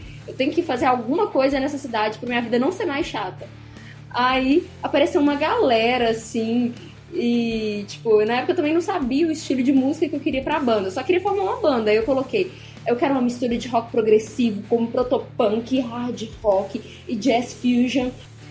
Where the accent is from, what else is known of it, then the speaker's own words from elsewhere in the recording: São Pedro dos Ferros, Minas Gerais, Brazil; now in Belo Horizonte, Brazil; sou bissexual, tenho 24 anos, sou de São Pedro dos Ferros, mas moro atualmente em Belo Horizonte